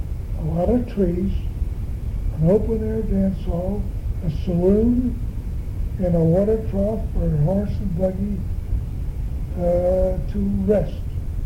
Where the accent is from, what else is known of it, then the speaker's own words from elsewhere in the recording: El Cerrito, California, United States; also born or lived in Italy; I came to El Cerrito in 1912. My father came here in 1909. However, we came over, my mother and I came over from Italy in 1912. And we lived in El Cerrito many years.